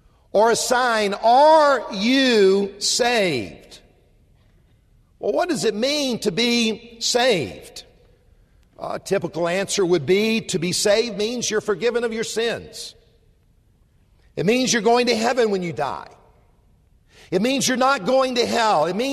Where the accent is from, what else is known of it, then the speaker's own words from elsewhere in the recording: Columbia, South Carolina, United States; I'm a South Carolina boy, and I accept that very gratefully. Now, he almost threw under the bus my hometown, which is Columbia.